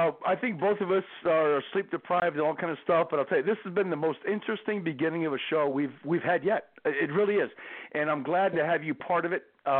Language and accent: English; New Jersey, United States; my Lord, I'm from New Jersey.